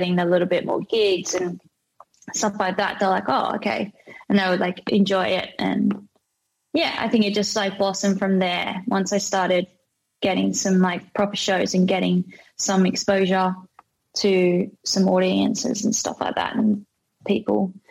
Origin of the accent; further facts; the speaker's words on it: Australia; I'm Aussie as they come. Aussie as they come.